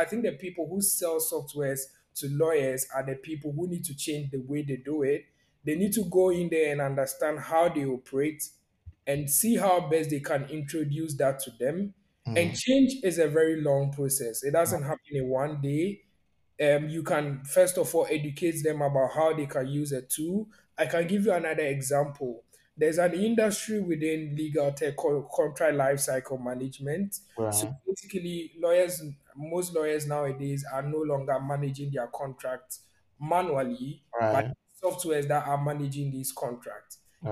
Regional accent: Ghana; if you live in Africa, for example, I'm Ghanaian

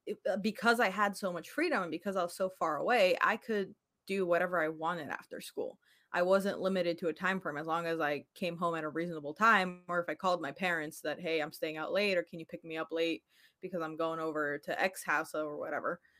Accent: Poland; I grew up in Poland, and I would go there every single summer.

